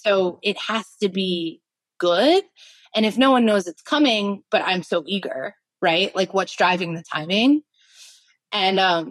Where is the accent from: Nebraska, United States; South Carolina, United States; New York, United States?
New York, United States; But like I'm a New Yorker, born and raised, and I had absolutely no problem going in and saying what I needed.